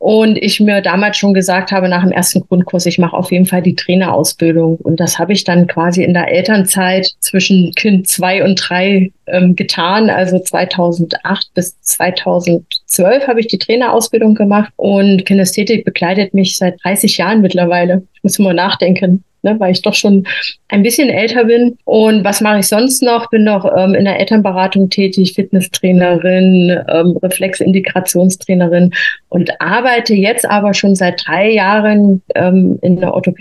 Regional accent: Thuringia, Germany; born there; moved away as an adult; now in Freising, Germany; komme hier aus der Nähe von München, also wohnhaft jetzt im Freising. Gebürtig eigentlich komme ich aus Thüringen, bin aber quasi nach der Wende hier in Bayern gelandet

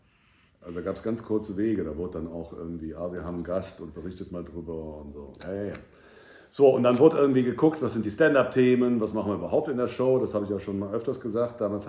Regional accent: Cologne, North Rhine-Westphalia, Germany; born there; Ich, bekannterweise gebürtiger Kölner, FC-Fan

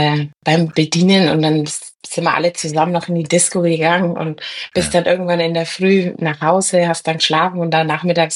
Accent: Altdorf, Bavaria, Germany; moved away as an adult; ich bin gebürtig aus Altdorf. Das ist auch in der Nähe, also Nürnberger Landraum. Da habe ich eigentlich, bis ich 18 war, gewohnt. Dann hat es mich nach Nürnberg verschlagen, wegen der Ausbildung.

